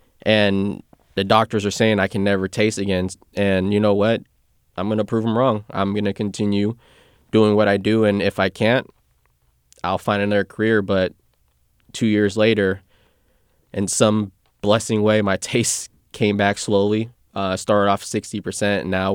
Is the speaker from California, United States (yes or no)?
yes; Sacramento, California, United States; growing up in Sacramento, there's so many different multicultural, you know, cuisines out here.